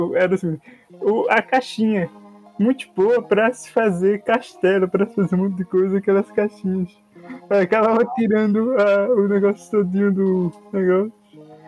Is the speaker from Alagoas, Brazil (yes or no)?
yes; Alagoas, Brazil; Numa brincadeira muito pouco que eu tinha quando era criança, aqui em Alagoas se chama Alagoas da Sorte.